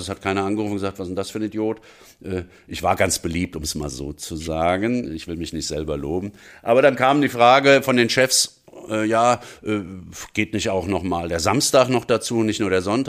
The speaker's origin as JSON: {"language": "German", "region": "Hesse", "country": "Germany", "accent": "Hessian", "said": "mit hessischem, meinem ja zweiten Muttersprachendialekt, den ich von meinem Vater habe, gebürtige Frankfurter"}